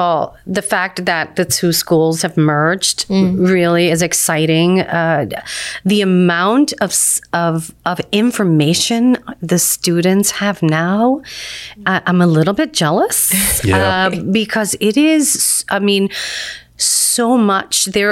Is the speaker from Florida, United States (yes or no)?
no; Bronx, New York, United States; But I mean, I'm from the Bronx, so I was kind of used to that city survival thing.